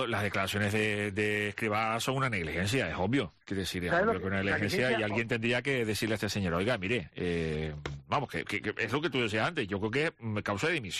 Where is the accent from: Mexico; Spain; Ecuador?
Spain; Canary Islands; tengo la sensación como canario